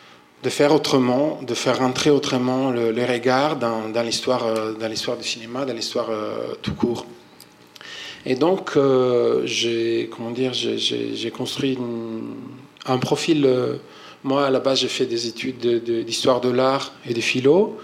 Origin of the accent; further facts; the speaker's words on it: Italy; Je travaille dans différentes langues, différents pays. Je suis italien d'origine.